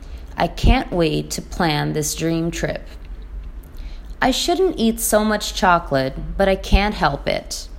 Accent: Quebec, Canada; born there; I was born on the French side of Canada, but I can't speak French.

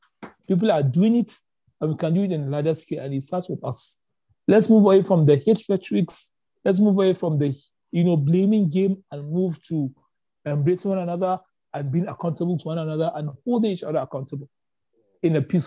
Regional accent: Kaduna, Kaduna State, Nigeria; Yoruba, whose mother is from Edo State, who the person that raised me is Fulani. I grew up in Kaduna. So really, my blood runs thick with Nigeria. I have different kind of Nigerians in my background.

